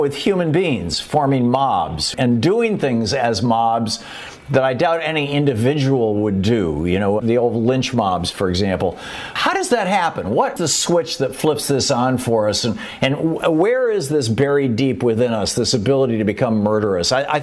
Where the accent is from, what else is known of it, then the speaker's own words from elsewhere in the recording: Michigan, United States; also born or lived in Atlanta, Georgia; I've had it with hornets when I was a kid growing up in Michigan and with the fire ants when we lived down in Atlanta, Georgia